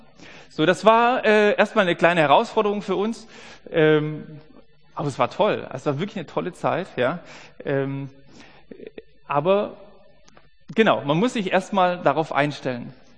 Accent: Baden-Württemberg, Germany; now in Wiedenest, Germany; Ich bin eigentlich ein Schwabe, ja, das kann sein, dass das immer mal zwischendurch so ein Sch irgendwie durchflitzt, ja.

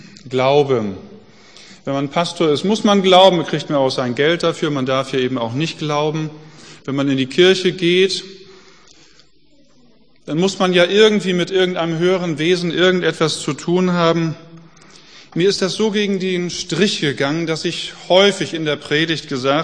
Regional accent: Germany; Also Glaube heißt für uns als Deutsche, na, man weiß es nicht genau, muss sich vergewissen

